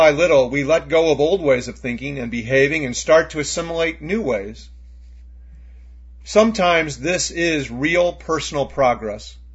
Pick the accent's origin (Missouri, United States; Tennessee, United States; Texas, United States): Missouri, United States; Jennings; I grew up in Jennings, Missouri. It would be hard to imagine a less pretentious place than Jennings in the 1960s and 1970s.